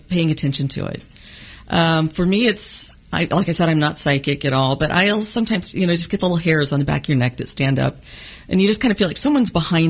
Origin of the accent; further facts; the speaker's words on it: Oklahoma, United States; also born or lived in California; I grew up in Oklahoma, and then I was out in California for 5 years and then ended up here.